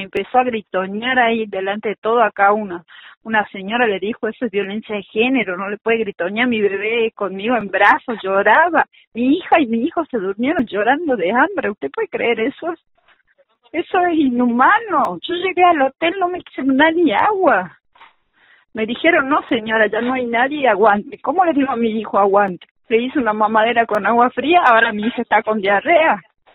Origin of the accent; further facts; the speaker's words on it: Salta, Argentina; en nuestra propia provincia somos salteños, ¿entiendes? No somos de otro lado, somos salteños